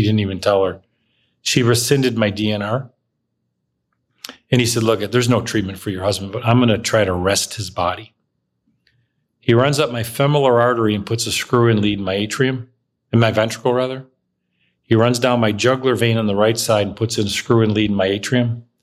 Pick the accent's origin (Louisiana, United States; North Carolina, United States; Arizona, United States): Arizona, United States; Tucson; And remember, I'm from Tucson. We're strangers in Phoenix.